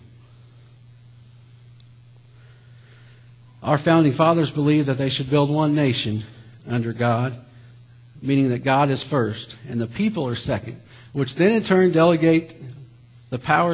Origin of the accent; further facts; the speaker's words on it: United States; As an American and as a Christian, I completely agree with the concept of the separation of church and state.